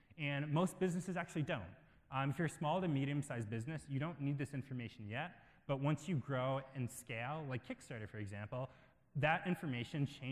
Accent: Midwest, United States; I grew up in the Midwest

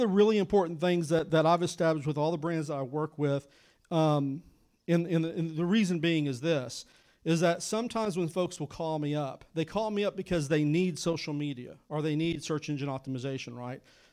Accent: McAllen, Texas, United States; And I was born and raised on the Mexican border down in McAllen, Texas, and I'd been around Topo Chico my whole life.

